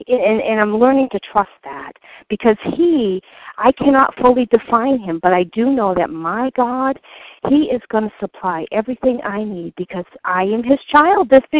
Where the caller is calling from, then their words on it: North Carolina, United States; I'm from North Carolina.